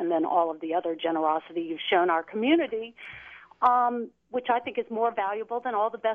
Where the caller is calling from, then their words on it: Charlottesville, Virginia, United States; the reason I'm calling from Charlottesville